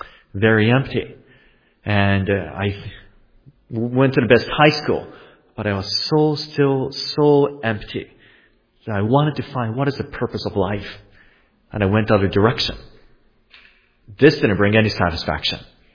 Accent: Japan; English is a second language; I'm very thankful to God for that opportunity, for letting me be brought up in Japan.

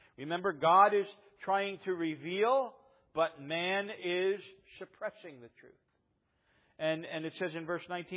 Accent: New Jersey, United States; Everybody tells me I say the word human wrong. I don't say human. I say human. I'm from New Jersey and we say human. So, no H. You forget R's, we forget H's.

